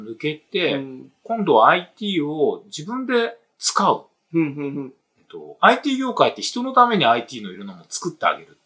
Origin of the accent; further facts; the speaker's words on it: Kanazawa, Ishikawa, Japan; その後、大学院卒業した後にですね、地元の金沢に本社がある、まあ、会社に就職したんです。